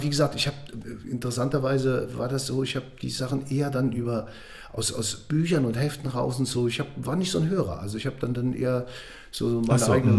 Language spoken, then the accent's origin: German; Eifel, Germany; ich bin in der Eifel groß geworden